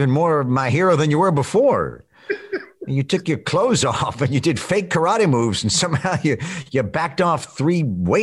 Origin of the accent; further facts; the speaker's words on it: the Ozarks, United States; I grew up in the Ozarks, and in the Ozarks, that was actually a compliment.